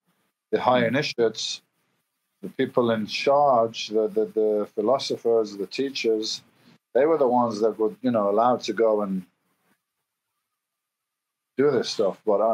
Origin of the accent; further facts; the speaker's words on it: England, United Kingdom; now in Spain; And yeah, I used to burn because I'm from England. I wasn't used to the sun. And in England, my diet was probably quite low in antioxidants. I came to Spain.